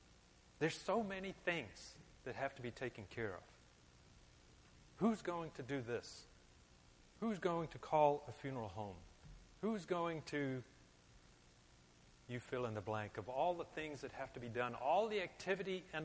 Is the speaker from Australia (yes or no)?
no; South Africa; moved away; there's a phrase that I grew up with in South Africa